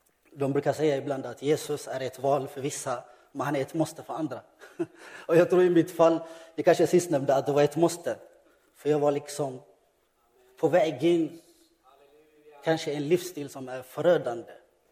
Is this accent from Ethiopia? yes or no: yes; Ethiopia; Eller för att jag är från Etiopien så jag får ingång från den kulturen.